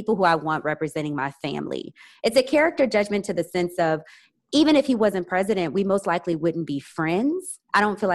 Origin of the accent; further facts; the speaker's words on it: United States; When I say I'm American in some places, it's not a good thing.